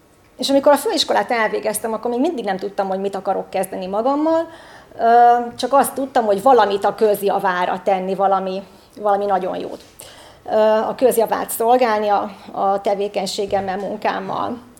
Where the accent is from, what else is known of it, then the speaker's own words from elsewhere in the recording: Pécs, Baranya, Hungary; born there; Pécset születtem, és azért lettem evangélikus, mert az apai nagyapám evangélikus lelkész volt